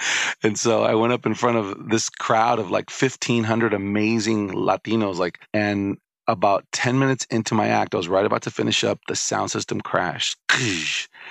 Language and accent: English; New York City, New York, United States; if we grew up in El Barrio, we will always have a little ghetto inside of us.